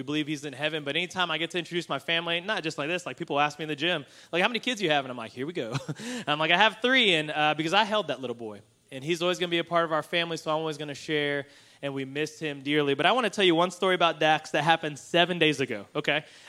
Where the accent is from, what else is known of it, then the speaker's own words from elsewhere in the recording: Conway, Arkansas, United States; We met in college at UCA, and we're from Conway